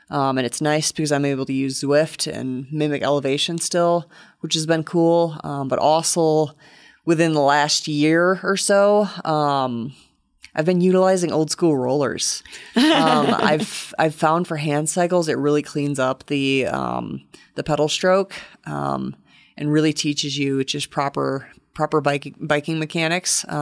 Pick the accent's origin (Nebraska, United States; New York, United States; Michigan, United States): Michigan, United States; now in Colorado Springs, United States; I came from Michigan and the roads here, you know, the snow melts the same day and stuff